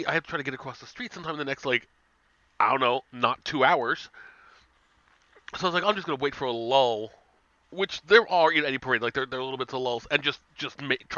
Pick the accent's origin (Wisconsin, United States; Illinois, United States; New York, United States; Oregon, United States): New York, United States; people assume that I must be Irish because I'm from New York and I have red hair.